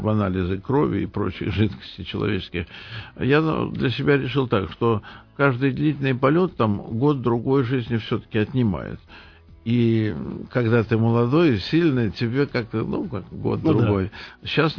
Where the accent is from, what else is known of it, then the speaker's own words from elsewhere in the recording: Saint Petersburg, Russia; Но, конечно, я ленинградец